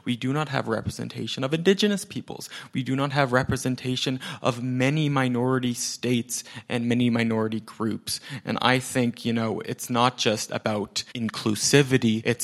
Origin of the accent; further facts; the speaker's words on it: Canada; Obviously, the incitement of hate that is legal here in Canada, you know, that's something that as a Canadian, I'm aware of.